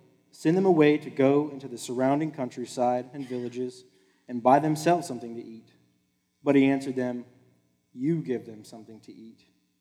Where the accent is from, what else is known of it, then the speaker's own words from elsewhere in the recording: Midland, United States; So I was born and raised here in Midland. I love Midland.